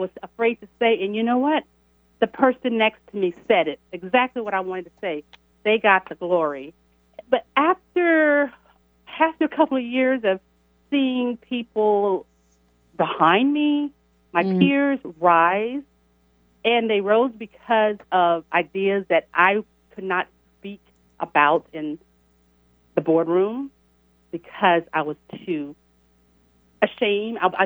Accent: the South, United States; accent: Southern drawl; And I was afraid to speak because I'm from the South. I didn't, you know, I have a Southern drawl.

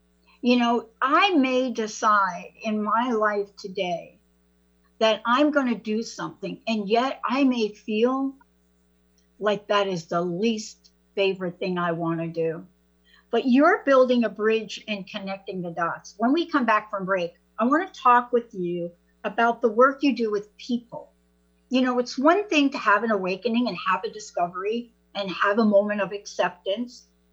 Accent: New York, United States; also born or lived in East Coast; I'm a girl from, I'm a kid from New York. I grew up on the East Coast, moved out.

